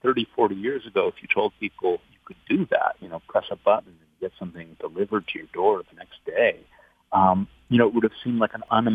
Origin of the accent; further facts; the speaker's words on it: Buffalo, New York, United States; Yeah, well, I grew up in Buffalo, so I'm a real you know, connection to the Rust Belt